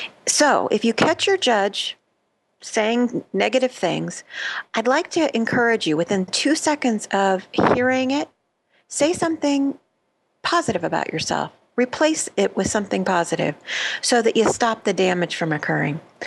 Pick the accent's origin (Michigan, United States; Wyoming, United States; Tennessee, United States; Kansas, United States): Kansas, United States; Leawood; And I love the fact that Stephanie lives in my hometown where I grew up, Leawood, Kansas, with her husband and 3 children.